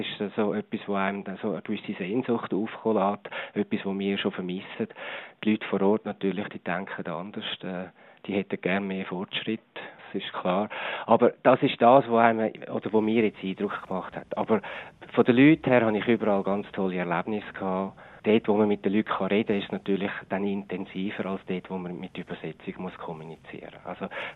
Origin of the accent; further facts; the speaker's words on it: Switzerland; Und ich bin ein Schweizer, der es fotografiert hat.